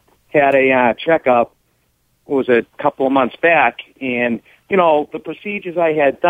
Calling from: Boston, Massachusetts, United States; from Boston.

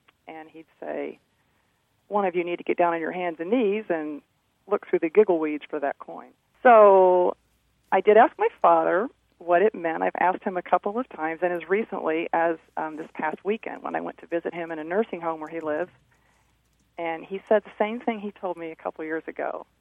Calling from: Indianapolis, Indiana, United States; I'm from Indianapolis.

